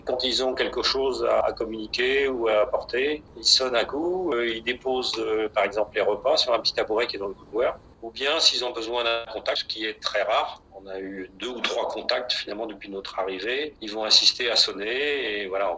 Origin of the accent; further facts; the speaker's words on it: Nantes, Pays de la Loire, France; je suis à Hong Kong avec mon épouse Evelyne. Nous sommes retraités et nous venons de Nantes.